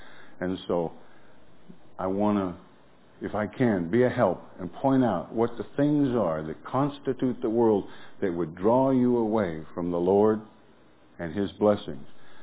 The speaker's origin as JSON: {"language": "English", "region": "North Dakota", "country": "United States", "said": "We're here from North Dakota, and the ground freezes to a depth of 6 feet there. So we're glad to be here in sunny New York."}